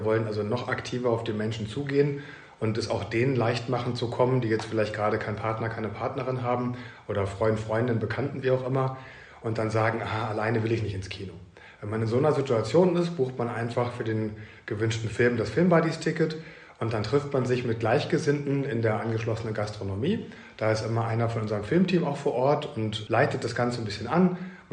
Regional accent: Göttingen, Lower Saxony, Germany; born there; 48 Jahre alt, gebürtiger Göttinger

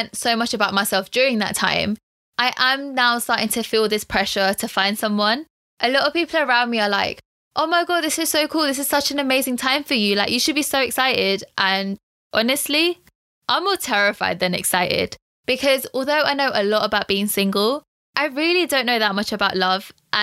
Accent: United Kingdom; For me, being British Indian is great. I love that I have 2 cultures in within me.

